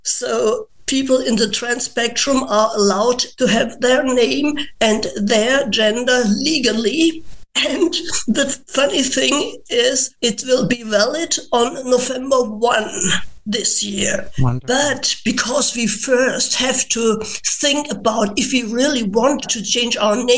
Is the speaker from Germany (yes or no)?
yes; North Germany, Germany; I'm from North Germany, Baltic Sea. I am a non-binary or trans-mas person